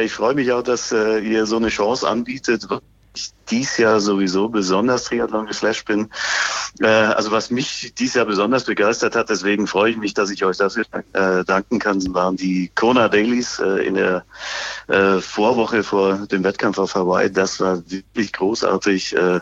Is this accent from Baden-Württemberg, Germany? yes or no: yes; Ulm, Baden-Württemberg, Germany